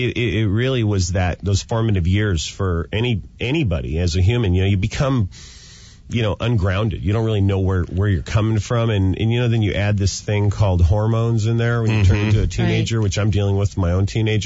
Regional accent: Seattle, Washington, United States; But I do remember, because I was from Seattle, laying in a hotel in Seattle

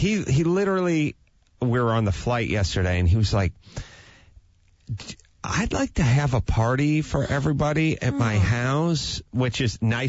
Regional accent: North Hollywood, California, United States; growing up in North Hollywood, in between digging ditches and cleaning carpets, I did some modern and some tap.

